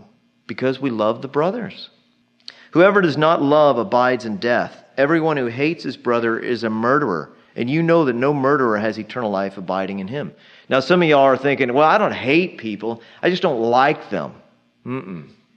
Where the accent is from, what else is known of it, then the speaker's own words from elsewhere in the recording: United States; I'm an American. I'm thankful for it, thankful to God for it.